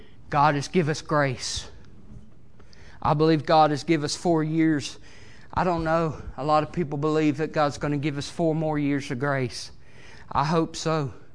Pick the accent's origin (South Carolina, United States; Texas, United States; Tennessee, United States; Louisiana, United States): South Carolina, United States; Greenville; moved away; I'm originally from South Carolina, Greenville, South Carolina. That's where I was born and raised, and I didn't come up here till about 2004.